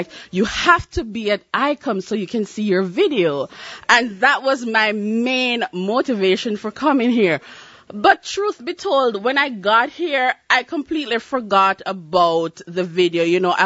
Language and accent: English; Jamaica; being a Jamaican, I have issues with punctuality.